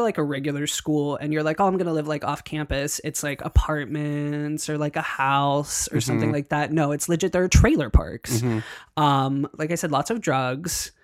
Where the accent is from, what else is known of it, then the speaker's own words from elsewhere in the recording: Pittsburgh, Pennsylvania, United States; I'm originally from Pittsburgh, PA.